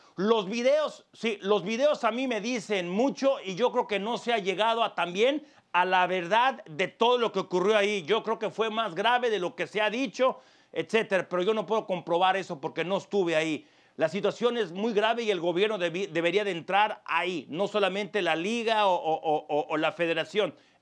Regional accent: Mexico; a mí me apena decir que soy mexicano

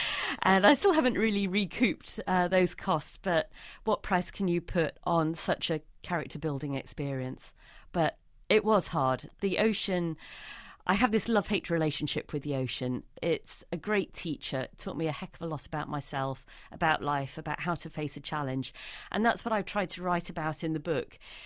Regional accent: United Kingdom; I'm terribly British in that respect.

